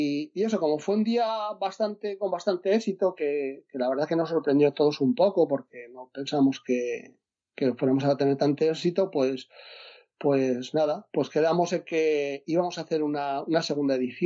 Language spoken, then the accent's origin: Spanish; Asturias, Spain; yo soy de Asturias